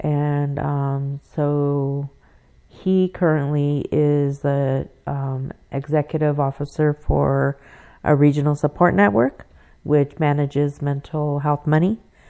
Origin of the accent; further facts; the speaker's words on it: San Luis Obispo, California, United States; born there; moved away as an adult; now in Wenatchee, United States; I was born in San Luis Obispo, California.